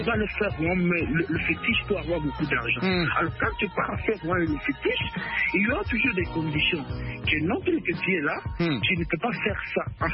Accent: Tshikapa, Kasaï, DR Congo; now in Kinshasa, DR Congo; j'ai quitté Chikapa pour venir ici à Kinshasa étudier

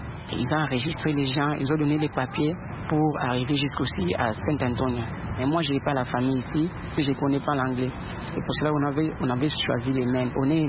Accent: Kinshasa, DR Congo; moved away as an adult

